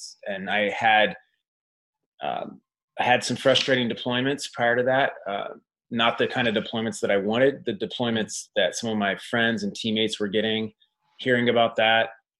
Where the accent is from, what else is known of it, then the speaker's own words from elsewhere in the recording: Kansas, United States; Well, I guess I was going to say, I'm from Kansas, but you've already covered that.